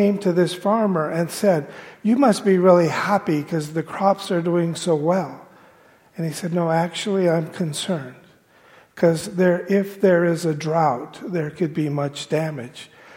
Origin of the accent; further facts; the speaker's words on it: Santa Paula, California, United States; I grew up in Southern California, city of Santa Paula. And Santa Paula is a community where they grow lemons, oranges, avocados.